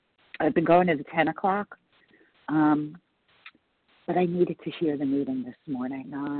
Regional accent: New Jersey, United States; New Jersey.

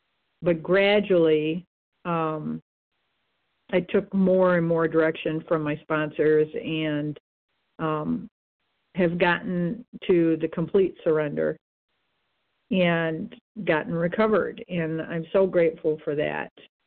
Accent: Michigan, United States; I'm from Michigan.

